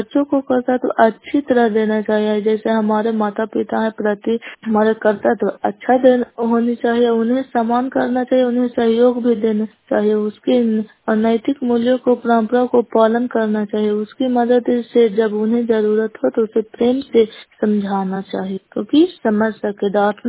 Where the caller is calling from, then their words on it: Kaila, Bihar, India; नालंदा जिला नगनौसा ब्लॉक कैला पंचायत के निवासी हूँ।